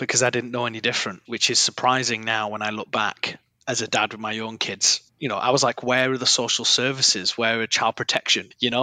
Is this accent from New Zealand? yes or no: no; Keighley, Yorkshire and the Humber, United Kingdom; So I grew up in a council estate, which is kind of like a really poor area of Keighley, which is like a town just outside of the city of Bradford in the UK.